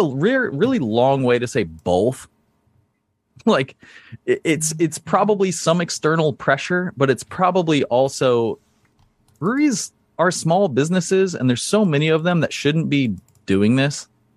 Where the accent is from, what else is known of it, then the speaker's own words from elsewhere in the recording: West Coast, United States; I mean, I grew up on the West Coast, so I have a huge bias with knowledge from there.